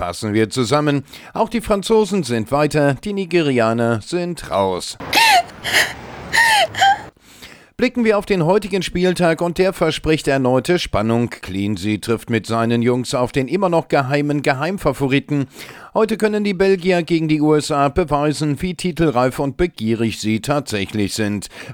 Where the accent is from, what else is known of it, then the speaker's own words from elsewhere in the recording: Cologne, North Rhine-Westphalia, Germany; Nein, das denke ich nicht als Kölner, denn damit kenne ich mich ja aus.